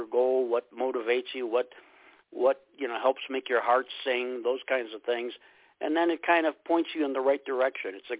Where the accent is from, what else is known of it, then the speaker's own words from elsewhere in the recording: Chicago, Illinois, United States; You know, I'm from Chicago, the Chicago area